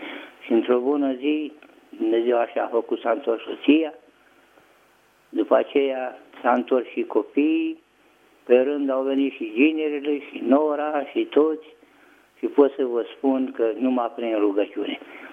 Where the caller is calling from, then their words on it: Bucharest, Romania; sunt din București.